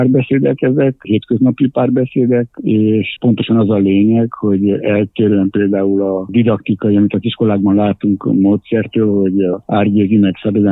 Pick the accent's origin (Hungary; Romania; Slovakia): Romania; Târgu Mureș, Mureș County; Ugye itt Vásárhelyen abszolút természetes volt, hogy a két közösség beszéli egymás nyelvét. Én is úgy nőttem fel egy olyan tömbházban, ahol lakosok fele magyar, másik fele román volt